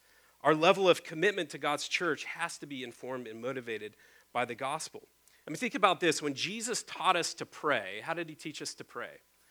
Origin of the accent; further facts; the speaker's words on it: the South, United States; I was raised in this area, I was raised in the South.